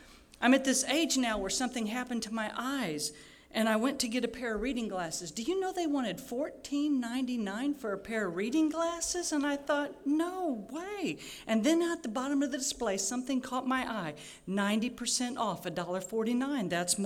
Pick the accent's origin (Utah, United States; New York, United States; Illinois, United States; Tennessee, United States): Illinois, United States; Kevin was a visionary leader for my home state of Illinois